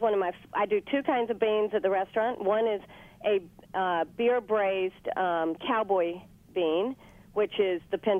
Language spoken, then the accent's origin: English; North Carolina, United States; And I'm from North Carolina. How complicated is that?